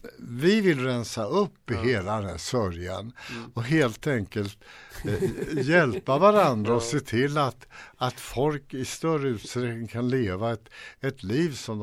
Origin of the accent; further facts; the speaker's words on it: Sweden; born there; Jag får en liten dusör därför att jag är svensk och jag är född här och så vidare.